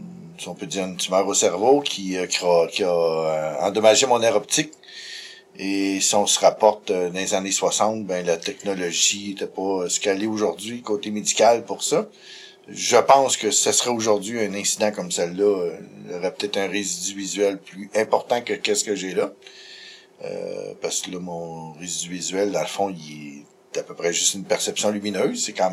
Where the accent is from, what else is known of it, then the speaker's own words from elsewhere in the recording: Mont-Saint-Pierre, Quebec, Canada; born there; je suis né en Gaspésie, un petit village qui s'appelle Mont-Saint-Pierre, qui est à peu près à mi-chemin entre Matane et Gaspé, sur la côte nord de la Gaspésie